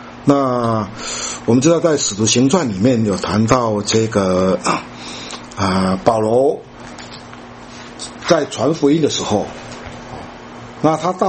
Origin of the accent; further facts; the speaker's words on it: China; 跟我们中国人不一样啊。中国人皇帝在明朝跟清朝的时候，我们是以金黄色金黄色的衣服当作是这个皇帝的衣服